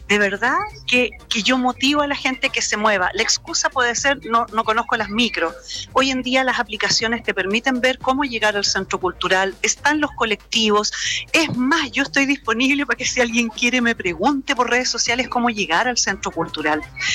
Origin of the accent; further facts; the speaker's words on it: Traiguén, Araucanía, Chile; Yo crecí en Traiguén, ya tengo 50 años, mis relatos son de una mujer grande